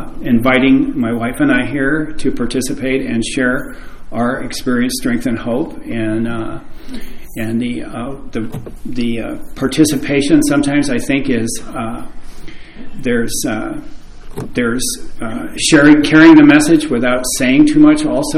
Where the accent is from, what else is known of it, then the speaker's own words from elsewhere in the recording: Canada; born there; I was born in Canada